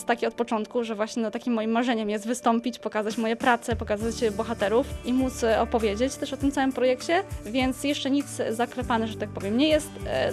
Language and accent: Polish; Gdynia, Pomeranian Voivodeship, Poland; Ja nie jestem urodzoną w Gdyni, gdynianką rodowitą, no ale całe moje życie jednak gdzieś tutaj się kręci wokół Gdyni. Tutaj chodziłam do liceum, teraz tutaj mieszkam, mam tutaj przyjaciół.